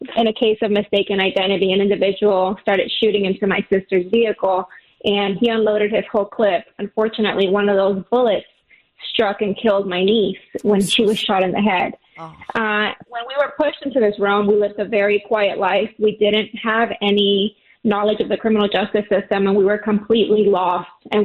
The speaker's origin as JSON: {"language": "English", "town": "Pasadena", "region": "Texas", "country": "United States", "said": "I am from Pasadena, Texas myself, and I know that to be a safe community."}